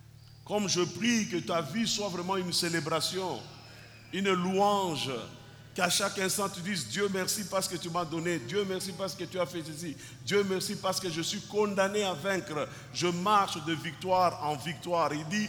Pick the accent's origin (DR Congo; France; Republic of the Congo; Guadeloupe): DR Congo; Kinshasa; Chez nous, à Kinshasa, on dit, la vie appartient aux courageux.